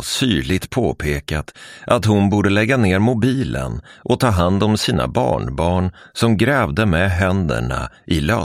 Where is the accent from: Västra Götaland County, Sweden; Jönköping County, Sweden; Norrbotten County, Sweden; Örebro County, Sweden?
Örebro County, Sweden; Örebro; När jag växte upp var stadsbiblioteket i Örebro en fristad